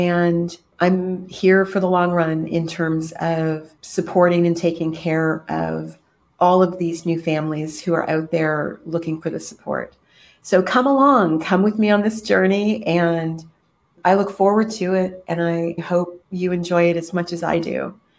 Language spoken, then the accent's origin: English; United States; now in Canada; So in the meantime, I am in Canada, but I am an American.